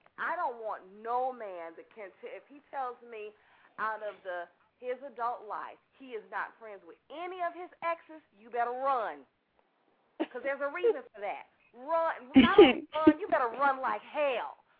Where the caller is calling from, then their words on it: Chicago, Illinois, United States; I'm calling from Chicago.